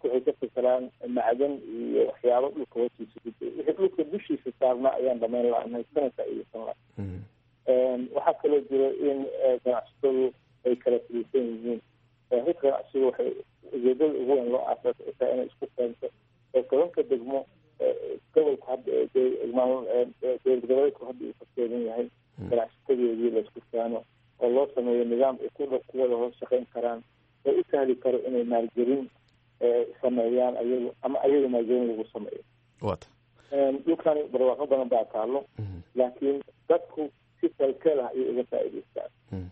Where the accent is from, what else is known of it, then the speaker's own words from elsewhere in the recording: Mogadishu, Banaadir, Somalia; born there; also born or lived in United Kingdom / United States; aniga waxaan ku dhashay magaalada Muqdisho laakiin waxaan aslan ka soo jeedaa deegaanada galmudug waxaan imigaa ku meelaa dalka Ingiriiska kadibna dalka Maraykanka oo aan ka badan jeeday ilaa iyo 98 waxaan ku soo noqday xamar 7 sano